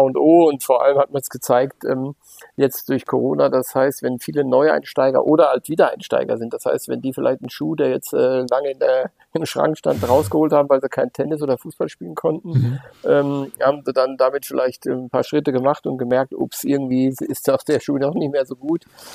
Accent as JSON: {"language": "German", "town": "Bad Berleburg", "region": "North Rhine-Westphalia", "country": "Germany", "tie": "born there", "said": "der Weltmarktführer sitzt in Bad Berleburg, wo ich geboren bin"}